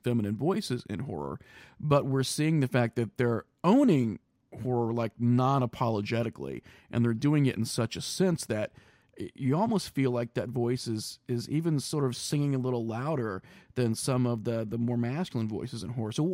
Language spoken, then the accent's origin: English; Midwest, United States; moved away; also born or lived in New York; I grew up in the Midwest. And then I ended up moving to New York, and I was in the New York area for about 12 years.